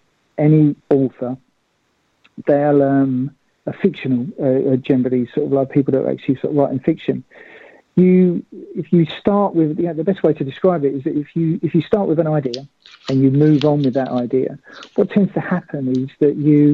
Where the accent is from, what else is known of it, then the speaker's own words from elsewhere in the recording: East of England, United Kingdom; I grew up in Essex. And I'm still living in Essex, actually. But this, which isn't too far from London